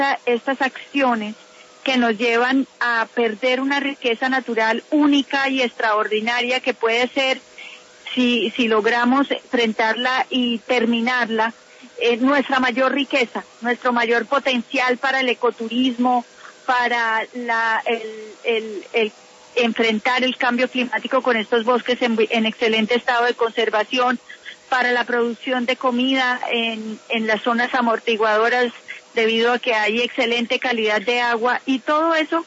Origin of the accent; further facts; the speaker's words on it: Colombia; pero en la que sí nosotros podemos incidir como colombianos si logramos frenar la deforestación